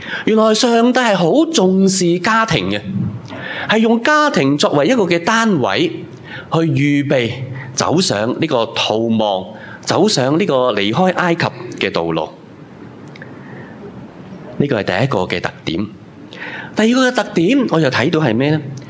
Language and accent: Cantonese; Hong Kong; 今日呢对于我哋香港人嚟计呢，我哋一啲嘅城市人即係呢个邻里嘅观念呢实在就好薄弱㗎啦。